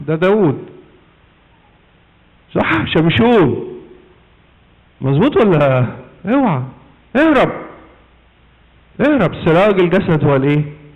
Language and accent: Arabic; Egypt; بصوا بقى في مثل عندنا في مصر يقول لك الهروب نص الجدعان